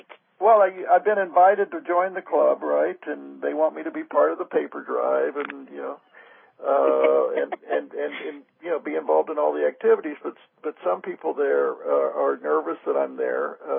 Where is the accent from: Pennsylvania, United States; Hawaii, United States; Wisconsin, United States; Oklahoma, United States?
Oklahoma, United States; but I grew up in Oklahoma in the 50s